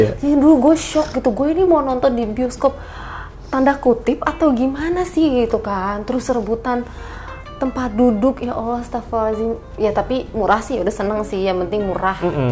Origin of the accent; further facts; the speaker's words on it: Jakarta, Indonesia; now in Purwokerto, Indonesia; gue sebagai anak Jakarta dateng ke Purwokerto, ya niatnya kuliah